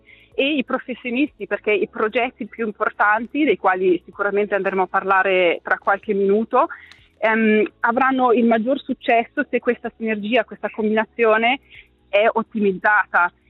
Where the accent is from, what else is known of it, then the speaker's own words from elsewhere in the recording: Ticino, Switzerland; moved away as an adult; io sono nata e cresciuta in Ticino, nel Locarnese, e malgrado il fatto che sono via dal Ticino ormai da tanti anni, sono andata via per gli studi universitari troppi anni or sono, comunque per me il Ticino è casa